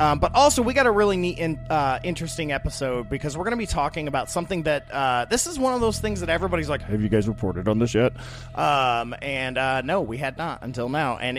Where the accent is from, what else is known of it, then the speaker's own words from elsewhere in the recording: Toledo, Ohio, United States; Yeah, when I grew up in Toledo, that's the way it was.